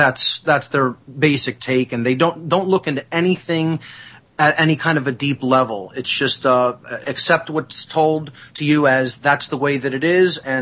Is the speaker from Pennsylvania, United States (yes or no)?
yes; Philadelphia, Pennsylvania, United States; Well, I grew up in South Philadelphia, and I was born into a pretty traditional, typical Italian-American background.